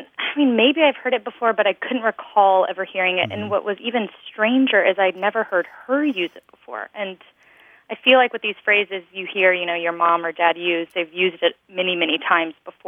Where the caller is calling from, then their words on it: Fort Worth, Texas, United States; I'm calling from Fort Worth, Texas.